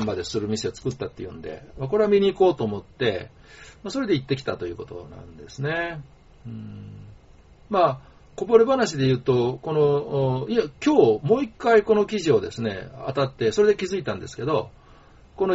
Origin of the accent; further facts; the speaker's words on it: Toyonaka, Osaka, Japan; 私ついこの間まで枚方のすぐ近くの門真市に住んでましたしね、私もともとは大阪の豊中っていうところの出身なんで、